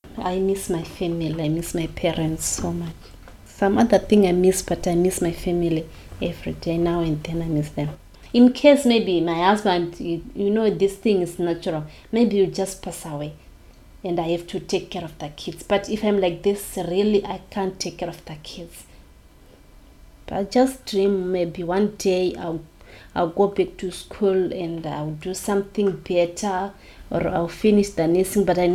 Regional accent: Harare, Zimbabwe; born there; I was born in Harare, Zimbabwe. I'm 32 years old. I'm married and I have 2 kids.

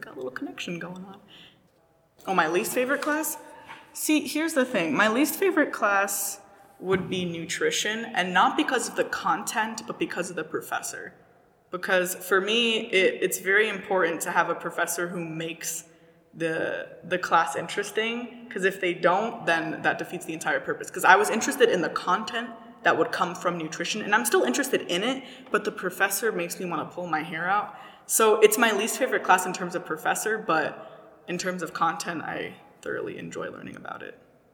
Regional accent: Syria; oh, I'm from Syria.

